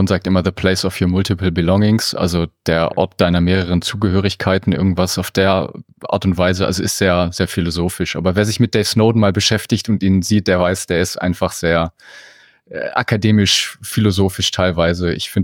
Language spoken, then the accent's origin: German; Munich, Bavaria, Germany; Ich komme aus München.